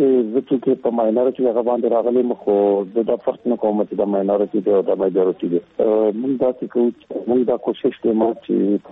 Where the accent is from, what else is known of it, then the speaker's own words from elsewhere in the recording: Landi Kotal, Khyber Pakhtunkhwa, Pakistan; د لنډي کوتل کې پیدا شوی ما خپل ایجوکیشن هم لنډي کوتل کې کړی، او بیا د پېښور نه راغلم دلته